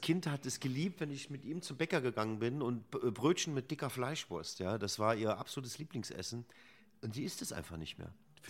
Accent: Idar-Oberstein, Rhineland-Palatinate, Germany; Ja, ich komme ja aus Idar-Oberstein im Hunsrück.

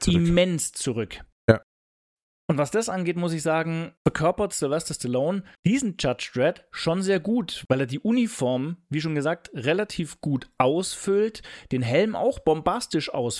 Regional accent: Augsburg, Bavaria, Germany; wir sind aus Augsburg.

